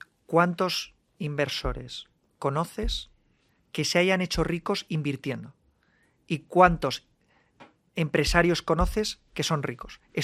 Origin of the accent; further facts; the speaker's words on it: Valladolid, Castile and León, Spain; yo soy de Valladolid, que era reconocido en Valladolid, ¿no?